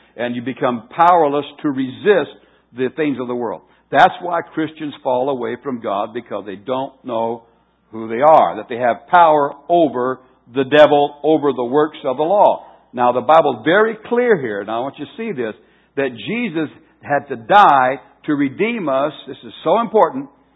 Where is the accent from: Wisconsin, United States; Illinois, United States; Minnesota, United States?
Wisconsin, United States; Now, I come from Wisconsin in the wintertime when everything is frozen, the frozen tundra, when there is nothing alive.